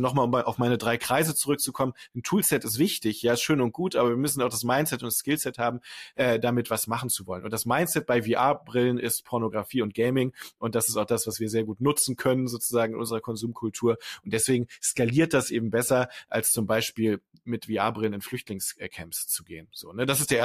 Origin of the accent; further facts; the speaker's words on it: Düsseldorf, North Rhine-Westphalia, Germany; Also ich komme aus dem Rheinland, da gibt es den Karneval. Karneval ist ganz klassisch eine Funktion. In Düsseldorf, wo ich herkomme, da legt man seine Eheringe ab an Karneval traditionell.